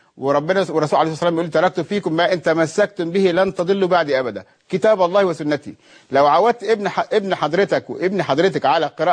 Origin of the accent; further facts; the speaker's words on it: Upper Egypt, Egypt; عندنا في الصعيد برضو ما زالت هذه مشكلة موجودة. أنا بقول من الصعيد عشان أنا من الصعيد ولامس المشكلة دي.